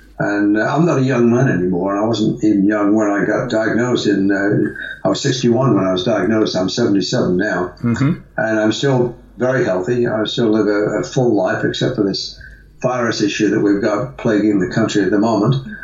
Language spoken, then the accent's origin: English; England, United Kingdom; now in United States; I'm an expat Brit, or whatever they call it, living in California, but born and raised in England.